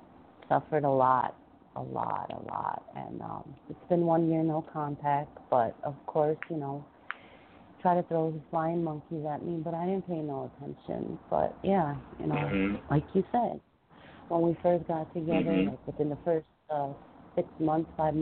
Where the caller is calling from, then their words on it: Chicago, Illinois, United States; I'm calling from Chicago.